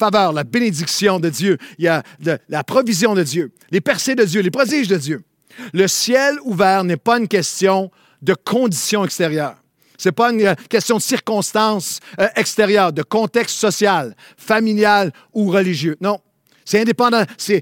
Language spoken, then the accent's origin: French; Quebec, Canada; À chaque fois que je parlais à quelqu'un et que je disais, un pasteur, un leader, que je viens du Québec